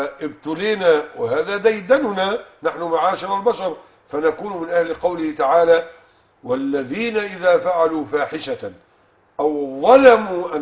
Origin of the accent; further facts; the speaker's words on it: Egypt; قميصك الذي ترتديه أن عندنا في مصر يسمونه جلابية، وهذا خطأ لغوي